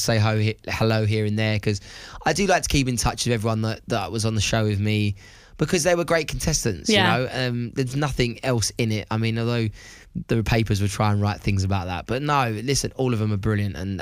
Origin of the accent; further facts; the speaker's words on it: East of England, United Kingdom; I am from Essex.